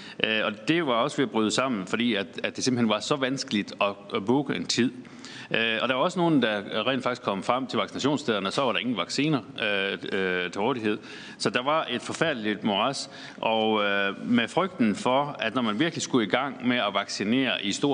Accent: North Denmark Region, Denmark; Nu kommer jeg fra Nordjylland.

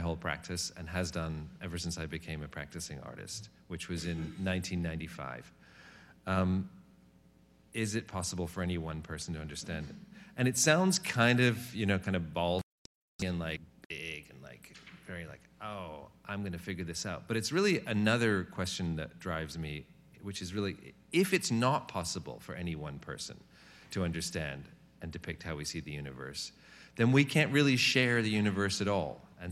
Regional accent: United Kingdom; moved away; I'm originally British, and so I moved here about 30 years ago.

